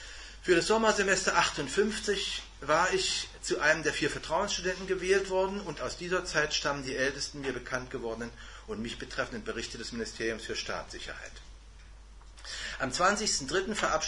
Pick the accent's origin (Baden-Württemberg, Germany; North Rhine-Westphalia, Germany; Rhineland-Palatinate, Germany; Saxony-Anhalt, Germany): Saxony-Anhalt, Germany; Magdeburg; born there; Wurde also meine Geburtsstadt Magdeburg angeschrieben.